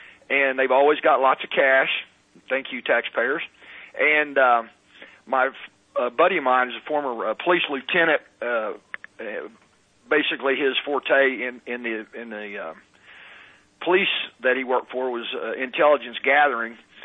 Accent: Texas, United States; I'm from Texas, and I can't even change my accent.

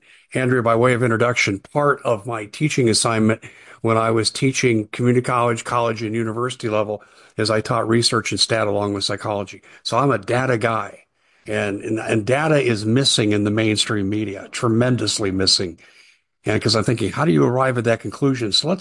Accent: Aurora, Colorado, United States; By the way, I'm from Aurora

